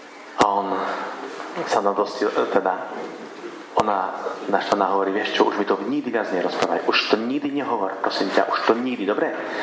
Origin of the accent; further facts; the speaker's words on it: Košice, Košice Region, Slovakia; pochádzam z Košic